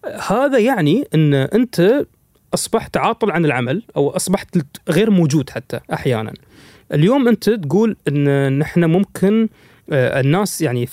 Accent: United Arab Emirates; بس نحن حياتنا ما توقفت خاصة عندنا في الإمارات يعني

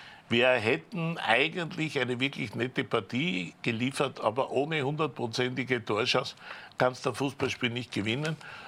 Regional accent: Austria; wir normalerweise als Österreicher

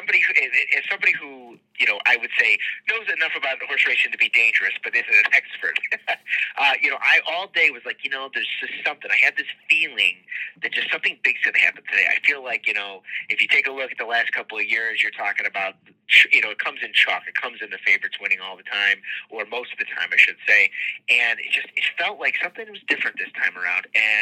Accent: Rochester, New York, United States; Certainly, you know, I grew up in Rochester, Mike

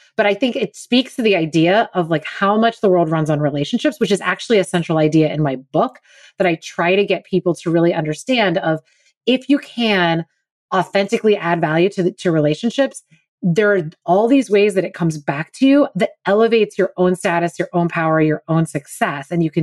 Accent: Pittsburgh, Pennsylvania, United States; now in Chicago, United States; they have Pittsburgh middle names because that's my hometown. Chicago is my husband's hometown and where we live now.

